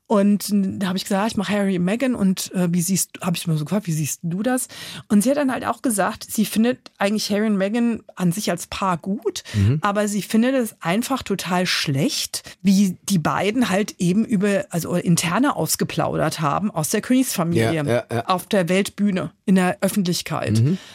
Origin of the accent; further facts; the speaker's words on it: Rhineland-Palatinate, Germany; Ist nicht wie bei uns in der Pfalz.